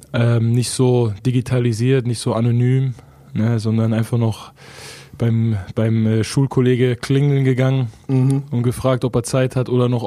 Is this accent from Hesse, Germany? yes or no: yes; Lampertheim, Hesse, Germany; also born or lived in Heppenheim; Ich bin in Heppenheim geboren und ich glaube, ich bin da aber auch nur reingefahren zur Geburt und dann sofort wieder rausgefahren. Weil ich bin dann in Lampertheim aufgewachsen.